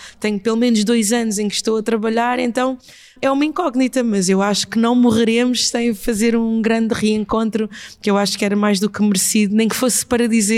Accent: Mozambique; essas coisas que eu mais guardo da minha infância em Moçambique

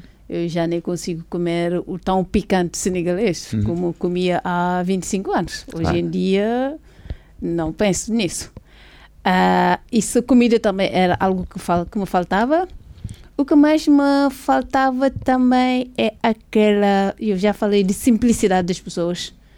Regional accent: Portugal; É como nós, portugueses, já sabemos que a diáspora portuguesa é muito grande.

